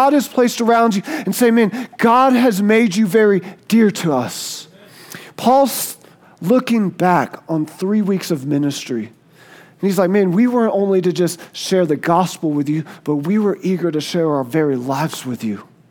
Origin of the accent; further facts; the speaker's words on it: United States; Like that's what my hometown was. Nothing good comes from Clay County, right?